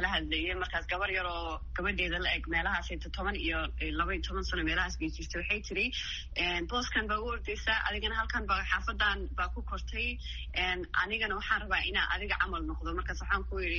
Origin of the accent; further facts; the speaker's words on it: United States; annaka mareekan baan deganahay mareekan baan joognay 23 sano halkan baan wax ku bartay halkan baan ku koray